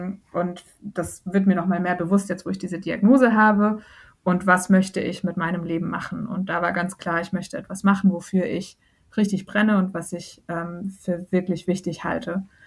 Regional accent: Germany; also born or lived in Iran; Ich selber bin Iranerin und Deutsche, also habe auch eine Migrationsgeschichte

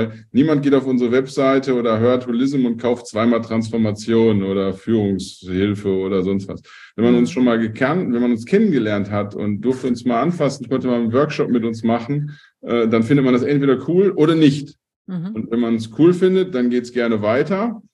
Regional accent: North Rhine-Westphalia, Germany; bei uns im Ruhrpott sagt man immer, die kochen auch nur mit Wasser.

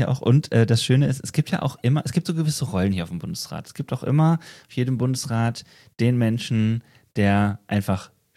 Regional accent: Wetzlar, Hesse, Germany; Ja, ich bin aus Wetzlar.

